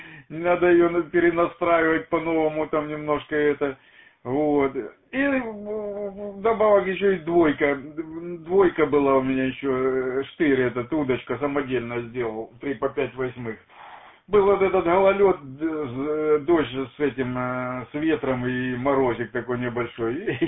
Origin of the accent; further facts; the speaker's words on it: Bolshaya Martynovka, Rostov Oblast, Russia; Ну да, Тютеч мой, Большая Мартыновка, в курсе где-то находишься.